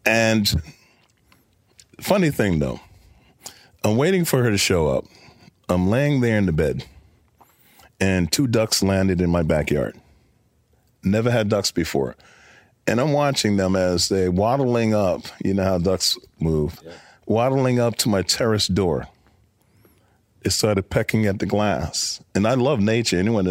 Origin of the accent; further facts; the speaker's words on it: Brooklyn, New York, United States; I'm a kid from Brooklyn.